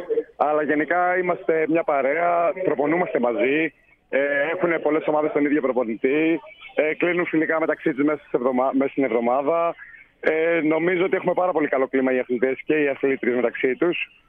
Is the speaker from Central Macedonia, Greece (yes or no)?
yes; Thessaloniki, Central Macedonia, Greece; Εγώ, ας πούμε, πάω τόσα χρόνια που είμαι από τη Θεσσαλονίκη και έπαιζα εκεί.